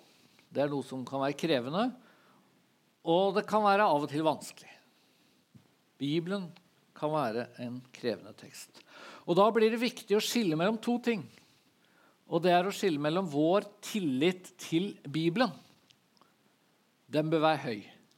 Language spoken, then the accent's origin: Norwegian; Vestfold, Norway; Jeg kom fra Vestfold